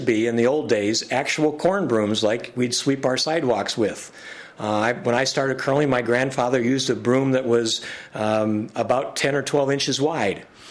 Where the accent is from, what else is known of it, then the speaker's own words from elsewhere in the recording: Wisconsin, United States; Where I grew up in Wisconsin, I started curling with my father and grandfather back when I was 12 years old.